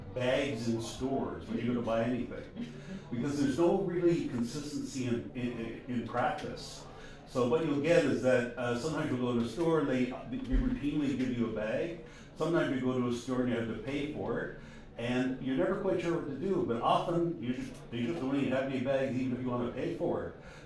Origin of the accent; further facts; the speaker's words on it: Cornbrook, Newfoundland and Labrador, Canada; born there; also born or lived in Ontario; now in St. John's, Canada; I'm a born Newfoundlander. I was born in Cornbrook late into the last century, so let's say that. And lived mostly in Ontario, but just moved back to St. John's a couple of years ago.